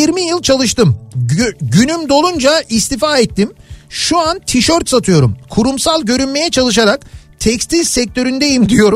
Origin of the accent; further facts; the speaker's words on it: Şarköy, Tekirdağ, Turkey; Baba mesleği deri çanta imalatı yapıyoruz. 5-6 göbektir Tekirdağ Şarköylüyüz.